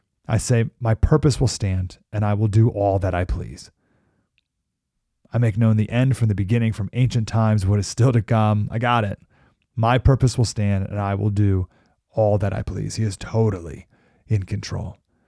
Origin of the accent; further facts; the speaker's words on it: Syracuse, New York, United States; I grew up way over there. I grew up in Syracuse, New York.